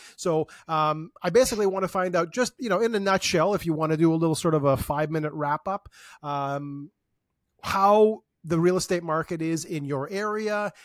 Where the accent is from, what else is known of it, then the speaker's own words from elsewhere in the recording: Toronto, Ontario, Canada; Oh, I'm from Toronto. Oh, yeah, there's a you know, there's 50,000 agents in Toronto.